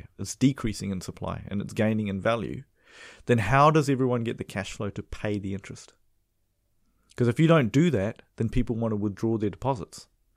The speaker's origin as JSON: {"language": "English", "country": "India", "said": "Look, I'm Indian. We're into our tea dunking, right? And maybe it was forced upon us by the British, maybe."}